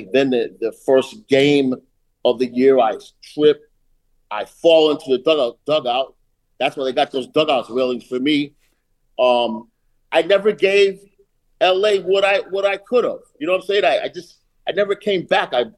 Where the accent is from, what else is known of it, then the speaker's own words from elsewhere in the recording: Connecticut, United States; You know, I'm from, you know, the tri-state area. I went to school in Pauling, New York. I'm from Connecticut. I went to school, college in Jersey.